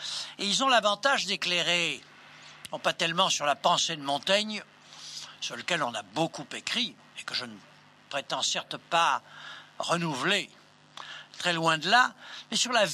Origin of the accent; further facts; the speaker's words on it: Bordeaux, Nouvelle-Aquitaine, France; En tant que Bordelais et élève de la faculté des lettres de l'université de Bordeaux